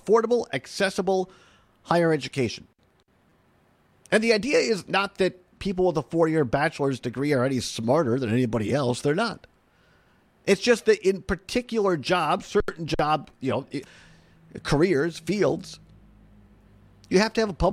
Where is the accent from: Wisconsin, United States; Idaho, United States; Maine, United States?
Wisconsin, United States; Richland Center; Republican of Southwest Wisconsin, which represents my hometown, Richland Center, and UW-Richland and Platteville.